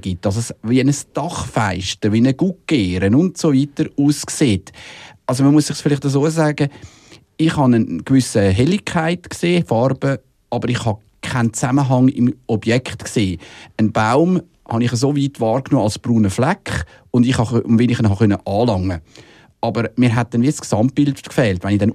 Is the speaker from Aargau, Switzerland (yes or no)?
no; Winterthur, Zurich, Switzerland; ich bin in Winterthur aufgewachsen, die ersten 7 Jahre.